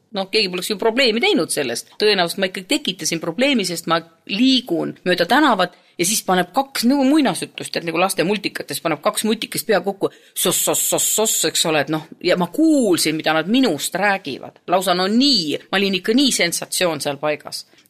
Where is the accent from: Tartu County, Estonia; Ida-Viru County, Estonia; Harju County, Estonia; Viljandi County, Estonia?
Ida-Viru County, Estonia; Jõhvi; also born or lived in Palivere; Oma gümnaasiume aja või noh, nagu too aeg öeldi, keskkoolis käisin mina ja lapsepõlve elasin mina Jõhvis. Ja tulin pedas õppima, siis ma läksin tagasi veel korraks sinna Jõhvi ja töötasin seal, siis ma abiellusin ja seoses abikaasaga sattusin Läänemaale.